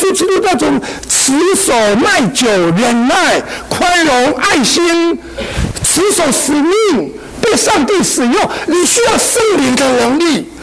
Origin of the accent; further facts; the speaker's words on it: China; 我们中国人说人活着是靠一口怎么样气